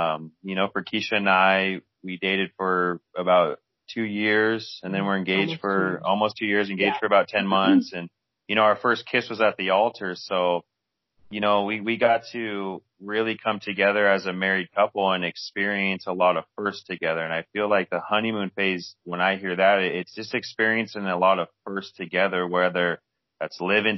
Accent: Portland, Oregon, United States; now in Columbus, United States; as we had said, and born and raised in Portland, Oregon. We now live in Columbus, Ohio.

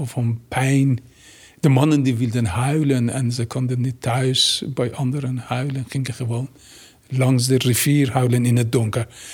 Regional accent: Tehran, Tehran Province, Iran; Dutch is a second language; now in Netherlands; Ik kwam uit Teheran, stel je voor, op dat moment. In een stad met zo'n 20 miljoen bewoners en misschien 5 miljoen Ayatollahs, 50 miljoen auto's.

